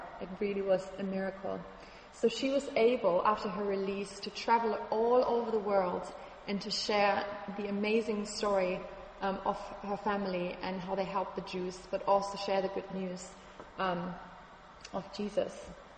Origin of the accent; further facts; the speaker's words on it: Germany; English is a second language; because I'm from Germany originally, and the Nazi regime originated from my country.